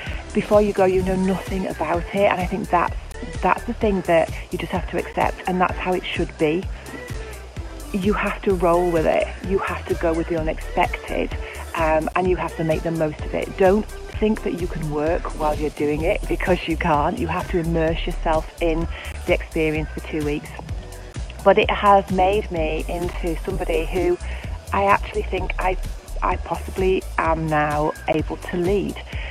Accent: Isle of Man; I'm from the Isle of Man, and in 2015 I took the challenge of rural leadership.

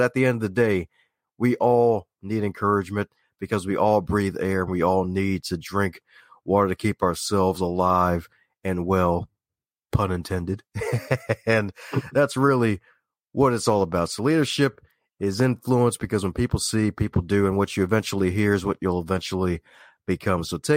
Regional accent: Baltimore, Maryland, United States; accent: Southern; But yeah, I'm actually from Baltimore, believe it or not.

